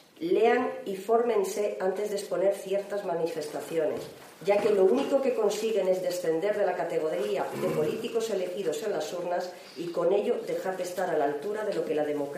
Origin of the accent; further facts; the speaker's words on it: Spain; Nosotros somos tan españoles como ustedes